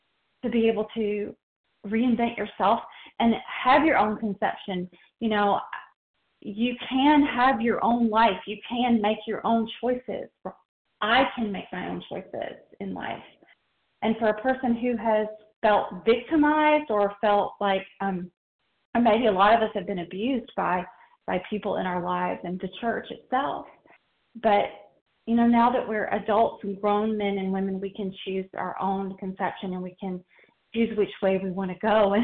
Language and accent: English; Georgia, United States; I grew up in South Georgia, and I grew up in a Southern Baptist church, and there was a lot of loud preaching.